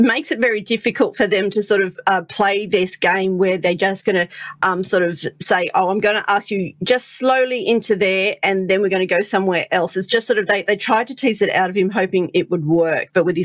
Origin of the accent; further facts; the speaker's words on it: Australia; I'm an Aussie.